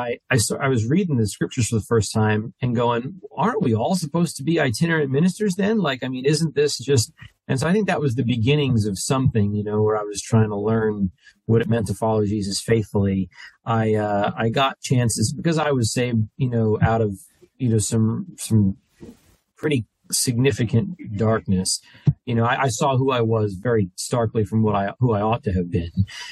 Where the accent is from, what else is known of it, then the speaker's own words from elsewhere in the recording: New Jersey, United States; Back, I'm from New Jersey. So I went to Rutgers University to be a foreign language teacher.